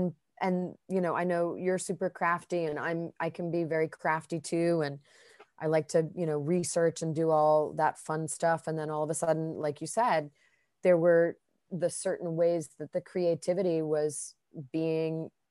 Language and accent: English; New York City, New York, United States; And then me being raised in New York City since I'm a litt